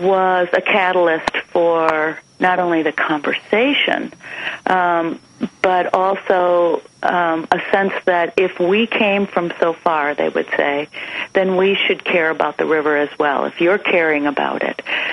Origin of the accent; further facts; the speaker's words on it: Minnesota, United States; You know, you and I come from Minnesota, and it's pretty healthy, and we live in a state, you know, we're known for our 10,000 lakes and 100,000 rivers and streams